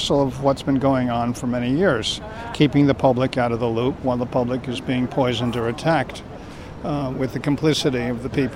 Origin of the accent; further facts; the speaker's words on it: New York City, New York, United States; I'm a New Yorker, a native New Yorker. New York is my living room, my laboratory, my life.